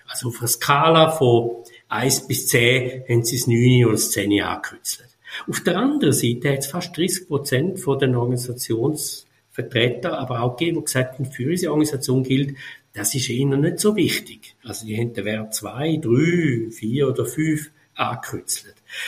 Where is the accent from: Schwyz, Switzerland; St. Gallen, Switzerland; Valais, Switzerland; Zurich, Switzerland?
St. Gallen, Switzerland; born there; als ein Deutschschweizer, geboren im Kanton St. Gallen.